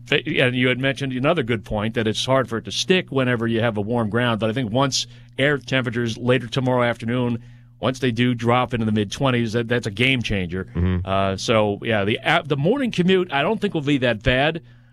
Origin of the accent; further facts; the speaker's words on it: New Jersey, United States; I mean, I grew up in New Jersey, and, you know, we're talking elementary school 40 years ago.